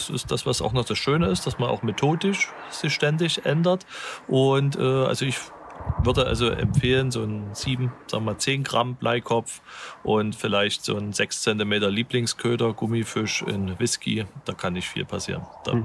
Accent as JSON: {"language": "German", "town": "Leipzig", "region": "Saxony", "country": "Germany", "said": "ich kenne es also als Leipziger, das ist schon was Besonderes, dann an die Ostsee zu fahren."}